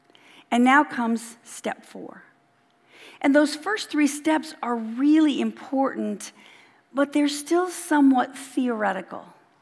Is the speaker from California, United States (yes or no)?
yes; Los Angeles, California, United States; So growing up in Los Angeles, one of the most memorable places that I used to go to as a child on a field trip was the La Brea Tar Pits.